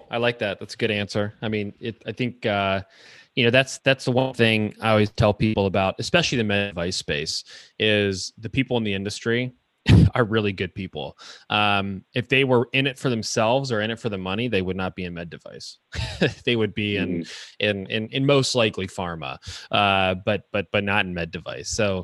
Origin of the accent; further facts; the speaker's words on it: Youngstown, Ohio, United States; born there; You know, I was born in Youngstown, which isn't really Northeast Ohio.